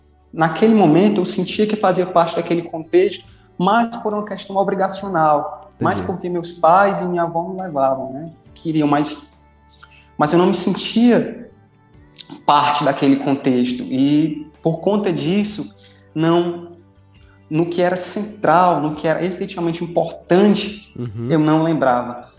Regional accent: Nova Russas, Ceará, Brazil; also born or lived in Sobral; nasci aqui. Morei aqui inicialmente até os meus 17 anos. Posteriormente fui para Sobral, onde morei por 4 anos e meio e pude retornar aqui à minha cidade natal, a Nova Russas, no meio do ano passado. Atualmente moro aqui.

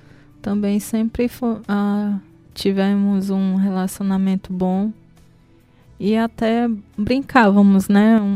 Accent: Nova Russas, Ceará, Brazil; Eu nasci em Nova Russas mesmo.

